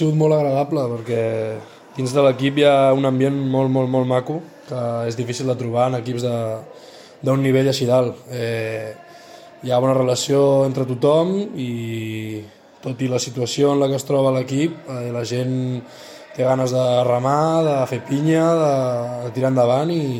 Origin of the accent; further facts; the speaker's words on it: Catalonia, Spain; now in Mallorca, Spain; jo soc de Catalunya